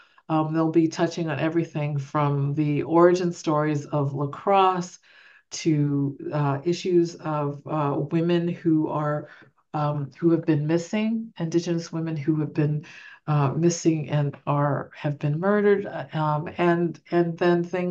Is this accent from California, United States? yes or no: yes; California, United States; and they're from my home state of California.